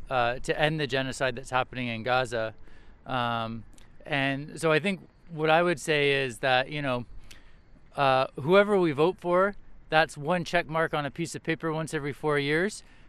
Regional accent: Canada; I feel like, as a Canadian, I feel complicit in it.

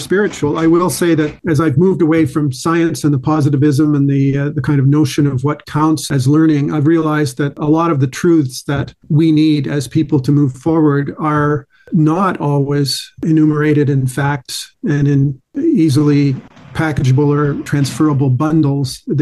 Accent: Canada; when you identify yourself as a Canadian who's coming out of the north

